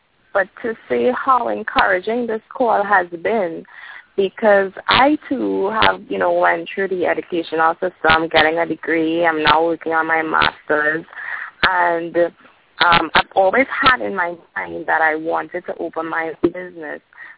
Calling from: Trinidad & Tobago; I'm calling from Trinidad.

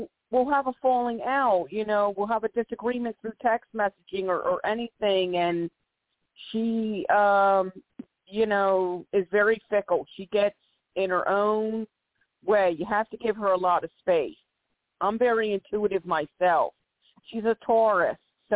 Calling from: Philadelphia, Pennsylvania, United States; Philadelphia, PA.

